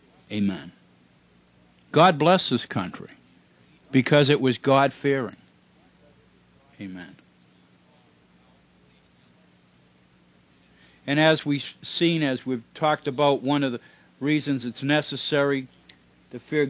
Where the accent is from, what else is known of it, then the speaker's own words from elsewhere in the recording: United States; I'm glad that I'm an American, amen.